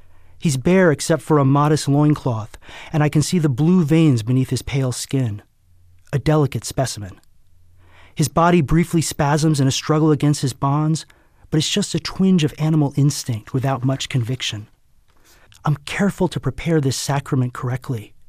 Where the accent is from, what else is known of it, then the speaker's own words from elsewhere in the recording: Aruba; growing up in Aruba, I think, made me always sort of look at the United States with a little bit of an outside eye